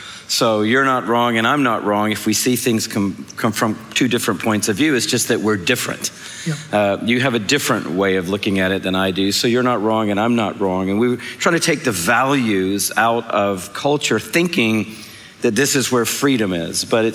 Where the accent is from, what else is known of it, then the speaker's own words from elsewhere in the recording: Atlanta, Georgia, United States; born there; I was born in Atlanta, Georgia. Therefore, I was born in the South. I was born in predominantly a Christian culture.